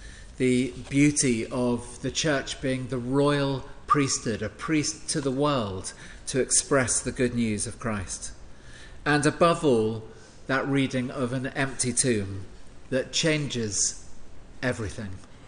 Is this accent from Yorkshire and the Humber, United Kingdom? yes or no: no; South East England, United Kingdom; accent: English; also born or lived in London; She's from Surrey, and I'm from the south coast of England